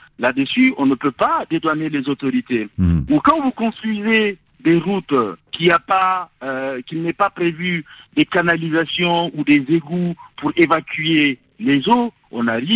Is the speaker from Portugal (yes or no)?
no; Niamey, Niger; pour moi qui suis né et j'ai grandi à Niamey, j'ai bien vu